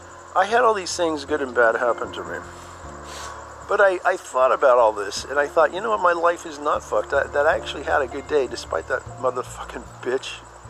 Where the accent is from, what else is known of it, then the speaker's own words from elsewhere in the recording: United States; I'm an American. I'm proud to be American, you know, right or wrong.